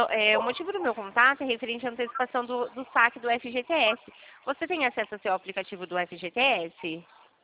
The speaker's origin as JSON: {"language": "Portuguese", "town": "São Carlos", "region": "São Paulo", "country": "Brazil", "said": "Eu sou de São Carlos, estado de São Paulo."}